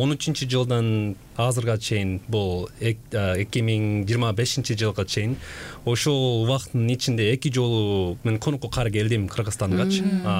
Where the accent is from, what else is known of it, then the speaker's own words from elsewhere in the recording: United States; moved away as an adult; also born or lived in South Korea; now in Kyrgyzstan; Мен өзүм боюнча Кореядан төрөлгөм. Бирок жаш кезде, 7 жашта мен Америкага көчүп келдим үй бүлөм мененчи. Анан ал жактан чоңойгом. Ошондуктан мен корейче аябай жакшы билем, англис тил жакшы билем.